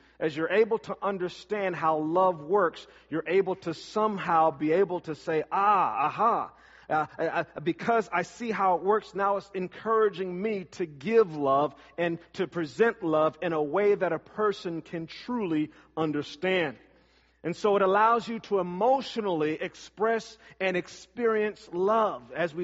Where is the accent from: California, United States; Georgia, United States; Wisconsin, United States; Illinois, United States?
California, United States; I come from California.